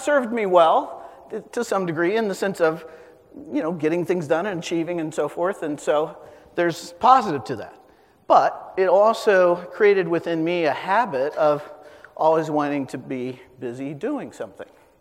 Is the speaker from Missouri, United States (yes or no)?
yes; Kansas City, Missouri, United States; I grew up in the Midwest. I grew up outside of Kansas City.